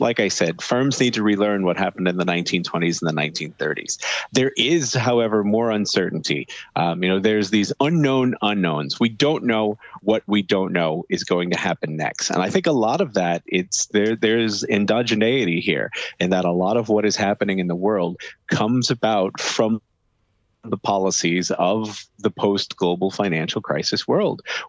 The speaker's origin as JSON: {"language": "English", "country": "United States", "said": "my home country, the United States."}